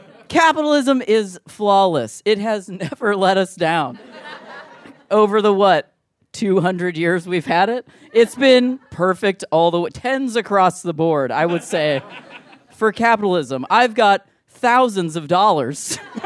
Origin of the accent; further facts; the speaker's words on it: Ohio, United States; I'm from Ohio, and I've got money.